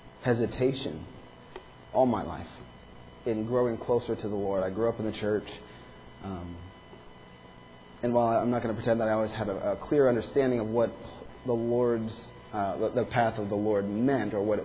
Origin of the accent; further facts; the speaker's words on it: United States; And sorry, I grew up here, born and raised in America.